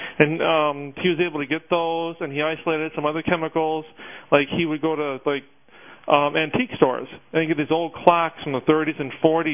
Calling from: Dearborn, Michigan, United States; I'm calling from Dearborn.

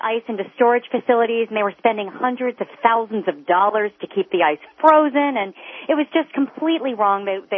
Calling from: Dover, Delaware, United States; Well, I bring you greetings from Dover, Delaware.

